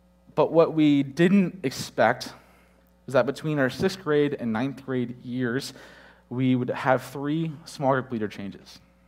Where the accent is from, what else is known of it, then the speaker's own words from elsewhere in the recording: Michigan, United States; now in Florida, United States; I grew up in Michigan, so this white substance we call snow, I know it's probably unfamiliar here in Florida